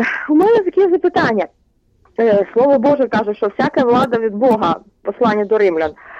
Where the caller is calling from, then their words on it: Kyiv Oblast, Ukraine; я з Київської області.